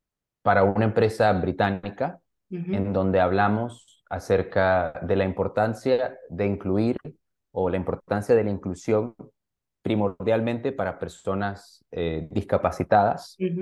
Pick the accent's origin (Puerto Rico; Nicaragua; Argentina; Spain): Nicaragua; Managua; Yo soy de Managua, soy de la capital.